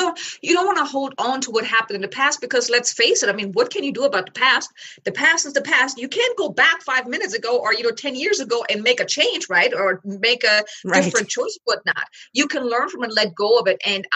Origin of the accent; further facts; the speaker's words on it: Germany; English is a second language; moved away as an adult; now in United States; my ex-husband left us 2 months after we arrived here in the States, because I'm from Germany.